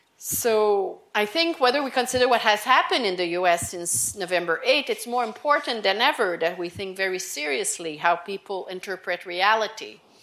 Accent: Canada; as a Canadian, when I was a teenager

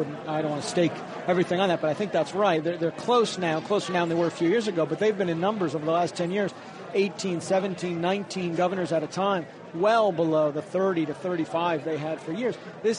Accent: Northeast, United States; I grew up in the Northeast like a lot of folks here, and we had moderate Republicans.

